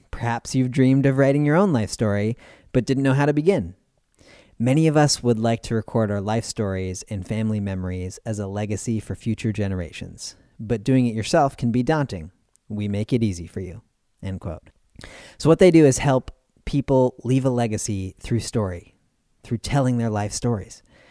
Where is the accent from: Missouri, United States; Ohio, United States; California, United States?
California, United States; Santa Rosa; I am recording today in my hometown of Santa Rosa, California, where we've had a lot of rain